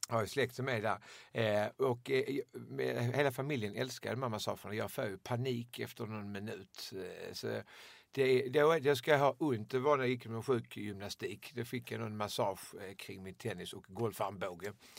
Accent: Ystad, Skåne, Sweden; born there

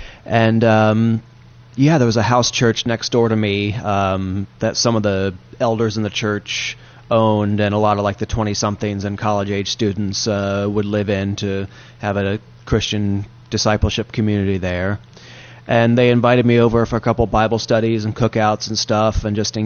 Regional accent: North Carolina, United States; Me and my three brothers, we grew up Presbyterian down in North Carolina.

